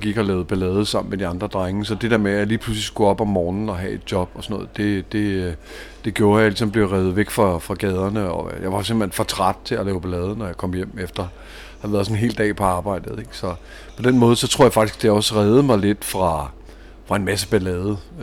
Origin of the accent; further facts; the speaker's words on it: Copenhagen, Capital Region of Denmark, Denmark; Men det meste af min barndom har været i Vanløse, og det er sådan set også der, hvor at musikken i mig er opstået.